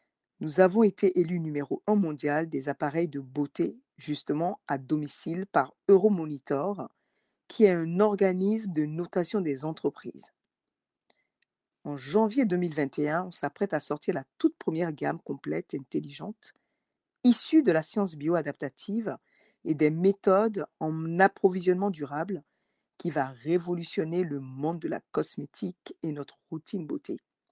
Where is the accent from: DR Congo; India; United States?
United States; Washington, District of Columbia; now in France; J'ai 48 ans, je suis native de Washington DC, de nationalité franco-béninoise, je vis en région parisienne.